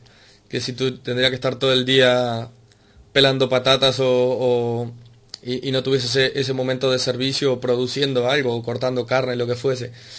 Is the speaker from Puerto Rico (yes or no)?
no; Argentina; now in Spain; no sé si se me notará la tonada, soy argentino